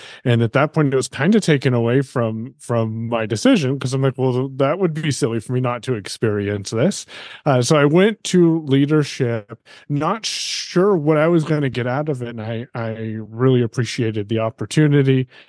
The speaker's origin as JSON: {"language": "English", "region": "Oregon", "country": "United States", "said": "I am from Kokio, Oregon, on the Southern Oregon coast."}